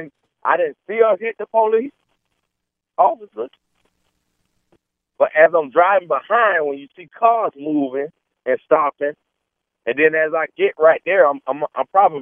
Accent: Florida, United States; also born or lived in Cuba; You know he's going to give me a Cuban because I'm from Florida and Cuba.

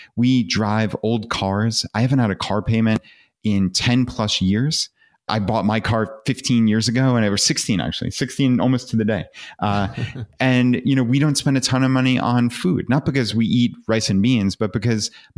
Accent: Long Island, New York, United States; So we grew up on Long Island, New York, which suburb of New York City, and that was all we knew. We lived there our whole lives.

